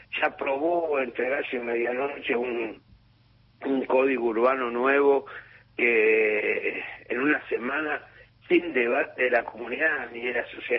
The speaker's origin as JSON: {"language": "Spanish", "town": "Lanús", "region": "Buenos Aires Province", "country": "Argentina", "tie": "born or raised there", "said": "Nosotros cuatro nacimos en Lanús, vivimos en Lanús, tenemos esa historia"}